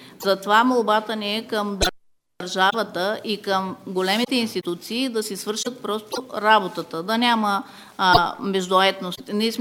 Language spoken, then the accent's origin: Bulgarian; Karlovo, Plovdiv Province, Bulgaria; Аз съм от Карловска община. При нас в септември месец също имаше един такъв битов инцидент.